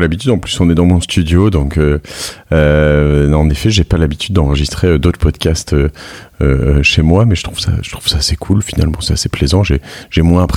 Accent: Paris, Île-de-France, France; Je suis parisien, j'habite à Paris, je vis dans le 17e et je travaille dans le 17e.

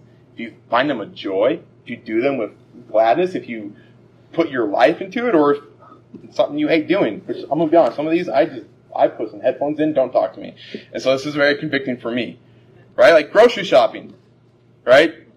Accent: Colorado, United States; now in Michigan, United States; You know, now, I'm from Colorado, and we see the sun actually quite often.

